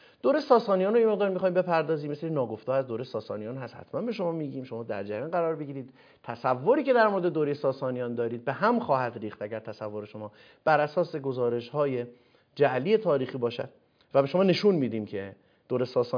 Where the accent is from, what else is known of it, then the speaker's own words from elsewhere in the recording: Iran; ما ایرانی هستیم دیگه، در ایران هم داریم زندگی میکنیم، ایران به دنیا اومدیم، آبا اجداد ما بودن